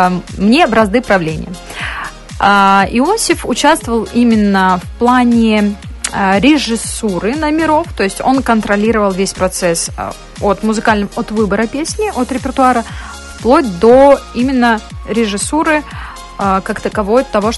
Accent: Gomel, Gomel Region, Belarus; так как я из Гомеля, мне приходилось ездить туда-сюда

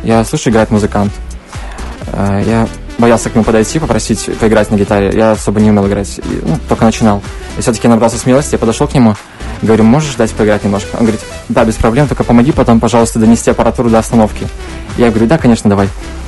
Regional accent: Belarus; я из Беларуси вообще.

